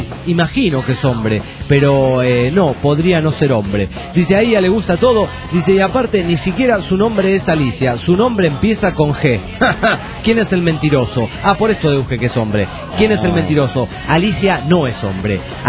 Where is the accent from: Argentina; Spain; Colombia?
Colombia; yo viví toda mi infancia también en Colombia.